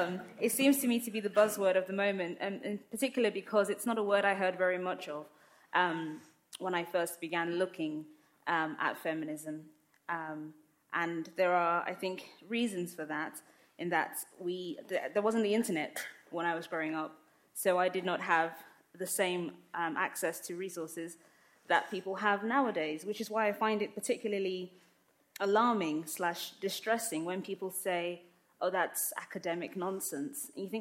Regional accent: London, United Kingdom; also born or lived in Lagos, Nigeria; I grew up in London and in Lagos, in Nigeria. My family is Muslim. I'm clearly a black woman. I'm clearly of African descent. … so it's pretty African.

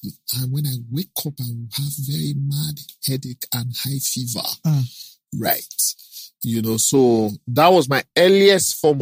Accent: Kogi, Nigeria; now in Lagos, Nigeria; So that's why I never went back home. I'm from Kogi State. Instead of to face Delta State, I came straight to Lagos.

